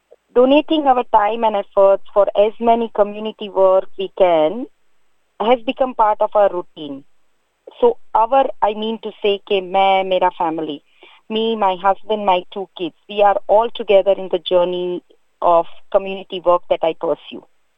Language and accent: Urdu; Gujarat, India; now in Toongabbie, Australia; میں اوریجنلی گجرات کی ہوں، انڈیا سے۔